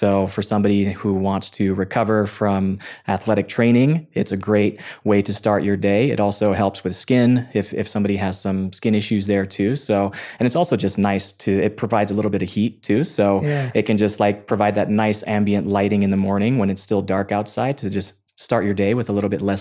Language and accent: English; Mississippi, United States; I grew up in Mississippi and there weren't too many vegetarians in Mississippi.